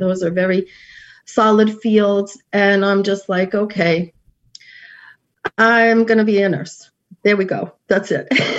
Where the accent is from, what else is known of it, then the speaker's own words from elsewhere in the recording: Queens, New York, United States; And I grew up in Queens.